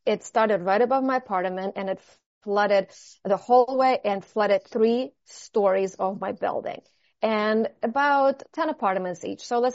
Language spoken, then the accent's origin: English; Russia; moved away; And I'm originally from Russia